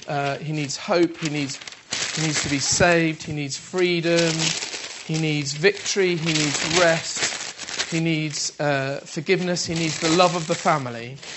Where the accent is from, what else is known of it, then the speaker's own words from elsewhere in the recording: United Kingdom; we're British, we talk about the weather.